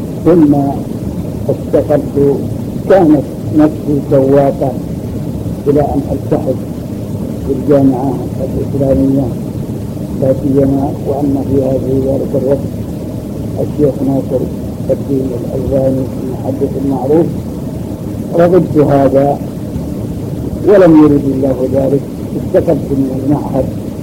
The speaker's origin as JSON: {"language": "Arabic", "town": "Al-Majaniyah", "region": "Jazan Province", "country": "Saudi Arabia", "tie": "born there", "said": "من مواليد قرية المجانية، وكانت ولادتي في آخر عام 1946."}